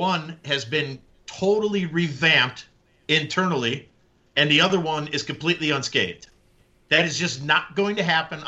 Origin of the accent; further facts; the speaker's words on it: Chicago, Illinois, United States; And growing up in the Chicagoland area and all the farm fields in Indiana